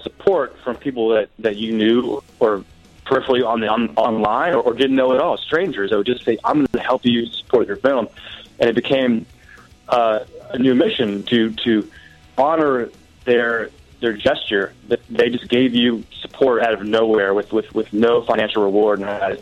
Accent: Washington, D.C. area, United States; Yeah, I grew up outside of Washington, D.C., which was, the birthplace of hardcore.

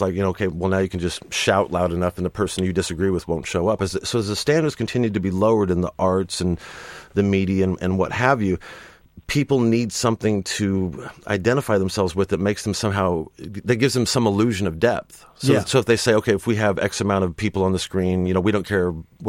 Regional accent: London, United Kingdom; I am a Londoner, exactly.

